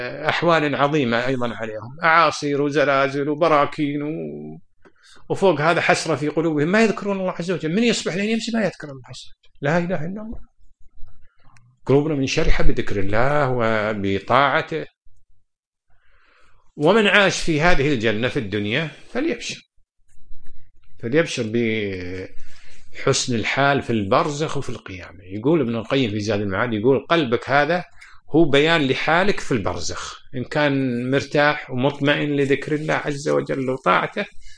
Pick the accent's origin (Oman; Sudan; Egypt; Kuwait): Kuwait; والله يا الجو عندنا في الكويت ما مثله، من شهر 10 إلى 4 هذا أزين جو ما شاء الله